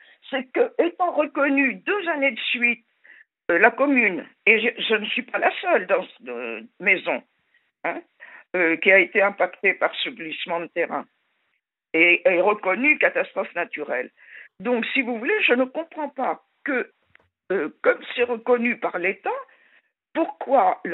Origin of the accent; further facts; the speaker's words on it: Lisieux, Normandy, France; Ah oui, moi je suis plus vers Lisieux.